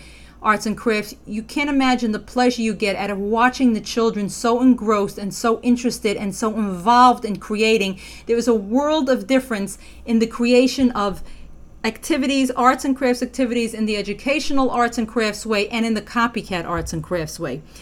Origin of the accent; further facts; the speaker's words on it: United States; Now, I'm from the United States